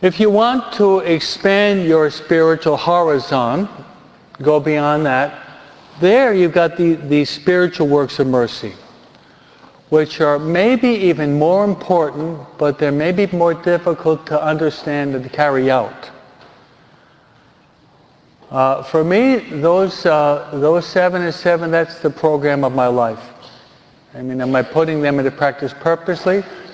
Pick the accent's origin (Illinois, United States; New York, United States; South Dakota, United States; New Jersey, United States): New York, United States; Being a New Yorker, why am I not under the George Washington Bridge, you know?